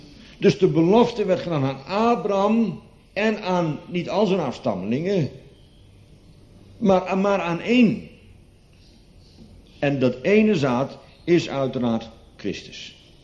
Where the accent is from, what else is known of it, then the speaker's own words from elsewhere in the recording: Bodegraven, South Holland, Netherlands; Ik kom uit Bodegraven